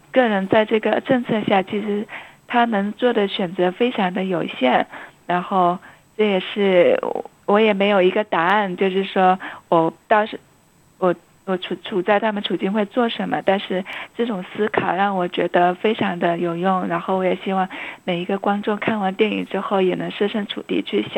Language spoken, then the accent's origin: Chinese; China; 其实我跟南孚都一样是在中国就是出生长大，还要在中国受教育嘛